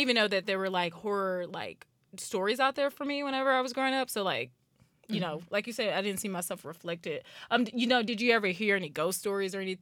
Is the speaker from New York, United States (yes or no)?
no; Texas, United States; I'm from East Texas, so, like, St. Augustine, Nacogdoches area.